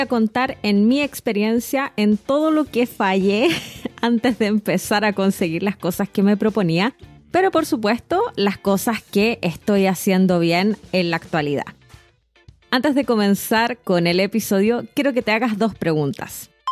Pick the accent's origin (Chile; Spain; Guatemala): Chile; soy chilena